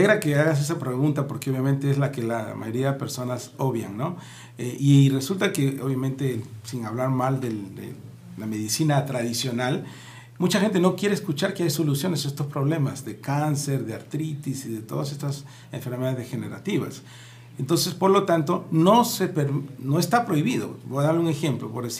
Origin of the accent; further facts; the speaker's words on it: Peru; moved away as an adult; now in United States; yo vivo, como dijiste, hace 40 años en Estados Unidos, pero soy peruano, mis raíces siempre me han llamado acá, y por eso vengo cada mes